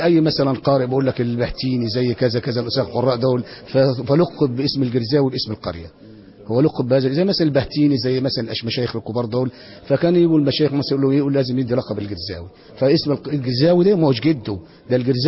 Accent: Girza, Giza Governorate, Egypt; وانا عن نفسي لما بروح بلد ونقول انت منين اقول له من جرزة

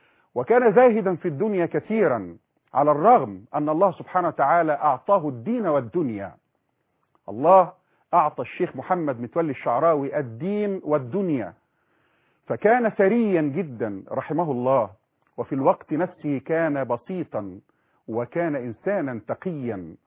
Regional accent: Egypt; بنسميها احنا كمصريين

